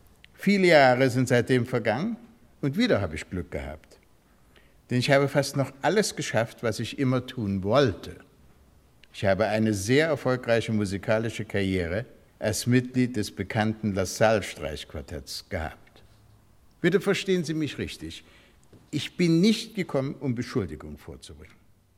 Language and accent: German; Dresden, Saxony, Germany; born there; Ich wurde 1923 in Dresden geboren. Dresden, eine Stadt mit höchstem kulturellem Niveau, bot fast ungeahnte Entfaltungsmöglichkeiten für einen jungen, sehr jungen Musiker, dem damaligen Wunderkind.